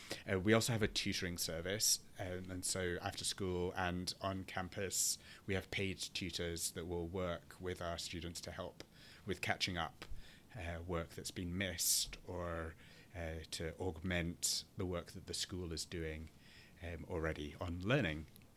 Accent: Aberdeen, Scotland, United Kingdom; born there; also born or lived in London / North Yorkshire / Edinburgh; I was born in Aberdeen, but then lived in London and North Yorkshire for a number of years, and then went to university in 99 in Edinburgh, in Scotland, and then lived in Edinburgh until 21.

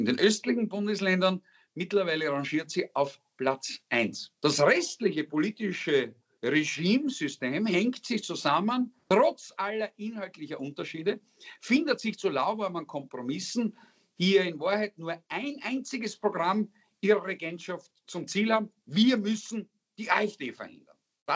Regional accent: Styria, Austria; in meinem Heimatbundesland Steiermark

